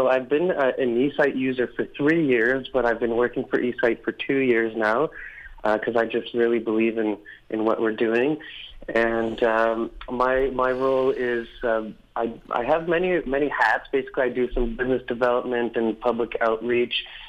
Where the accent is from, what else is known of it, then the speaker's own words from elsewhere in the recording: Montreal, Quebec, Canada; I'm from Montreal, Quebec.